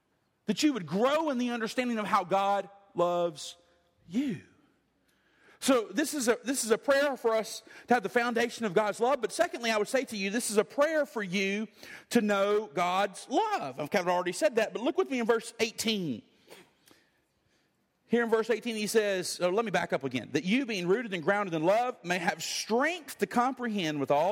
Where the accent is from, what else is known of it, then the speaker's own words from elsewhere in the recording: Alabama, United States; Where I grew up in Lower Alabama, if you dug down to put a foundation, if you dug down very far, it's called a swimming pool.